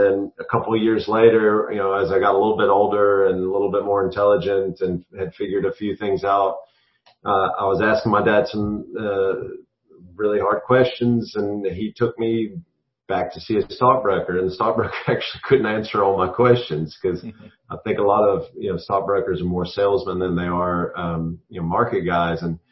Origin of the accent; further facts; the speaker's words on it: United States; moved away as an adult; also born or lived in South Africa; I was born and raised in America.